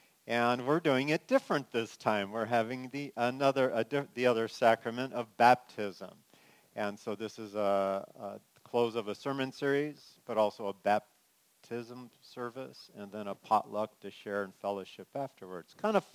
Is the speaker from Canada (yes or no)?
no; California, United States; now in Wisconsin, United States; originally, as you know, I was from California, man.